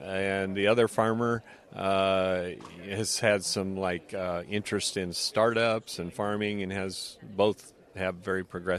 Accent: Iowa, United States; we're from Western Iowa and grow corn and soybeans on our farming operation.

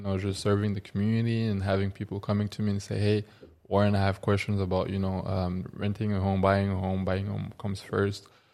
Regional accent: France; born there; first language French; English is a second language; I was born in France, growing up speaking French.

